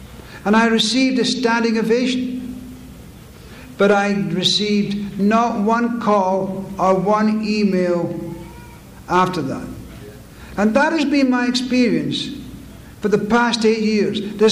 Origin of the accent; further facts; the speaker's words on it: Scotland, United Kingdom; I want to also be positive, which is not easy being a Scot.